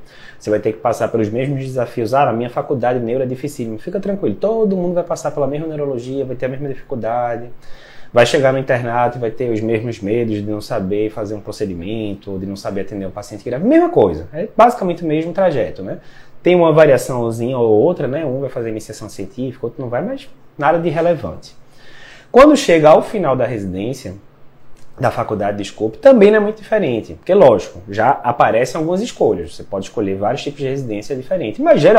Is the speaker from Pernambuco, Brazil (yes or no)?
yes; Recife, Pernambuco, Brazil; now in São Paulo, Brazil; Eu vou voltar para Recife, né? Eu sou de Recife, vou voltar para Recife, vou continuar em São Paulo